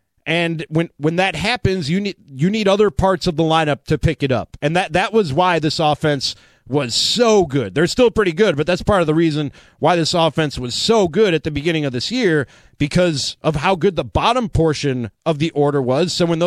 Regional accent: Chicago, Illinois, United States; now in Milwaukee, United States; I do live in Milwaukee. Don't worry, one of you. Born and raised in Chicago, lifelong Cubs, Bears, Bulls fan.

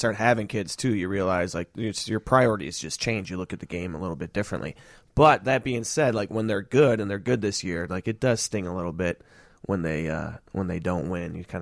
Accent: Chicago, Illinois, United States; My thing with the Ryan, like my biggest gripe is I'm from the South Side of Chicago, and you tell people, like, yeah, I'm from South Side, I'm from Chicago.

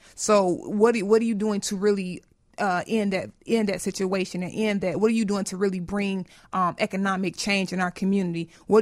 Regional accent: Inglewood, California, United States; born or raised there

